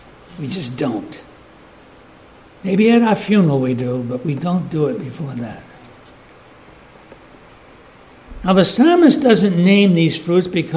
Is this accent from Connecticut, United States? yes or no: no; Cape Cod, Massachusetts, United States; But, I mean, I grew up in the Cape. I know all about the tourists.